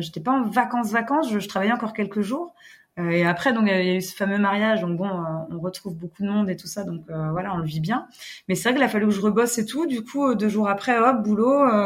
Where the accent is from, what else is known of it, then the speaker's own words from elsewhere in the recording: Brittany, France; on est chauvin, on est breton